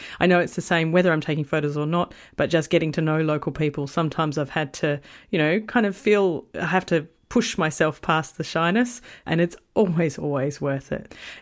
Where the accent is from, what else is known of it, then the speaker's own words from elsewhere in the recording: Perth, Western Australia, Australia; Fremantle is technically a suburb of Perth, my hometown, but it's much more special than that sounds.